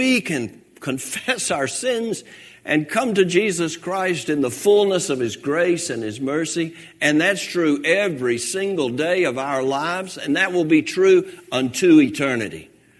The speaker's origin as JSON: {"language": "English", "town": "Hapeville", "region": "Georgia", "country": "United States", "said": "That's my claim to fame. I'm from Hapeville."}